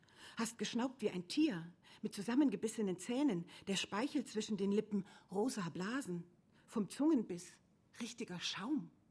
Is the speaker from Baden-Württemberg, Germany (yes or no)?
no; Saxony, Germany; Ich komme aus Sachsen, aus dem mittlerweile wieder schönen Erzgebirge. Zu meiner Zeit, als ich dort groß wurde, war es weniger schön, weil Uranerz abgebaut wurde und es eigentlich ein riesen Drecksloch war.